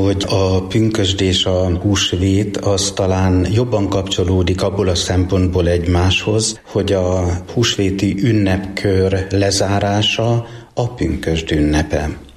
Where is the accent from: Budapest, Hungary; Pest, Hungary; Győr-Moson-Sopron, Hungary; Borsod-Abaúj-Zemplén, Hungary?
Borsod-Abaúj-Zemplén, Hungary; Monok; szülőfalum egyházközségében még a harmadik nap is ünnep, fogadalmi ünnepként, amit én nagyon szeretek, és nagyon gyakran haza is szoktam menni.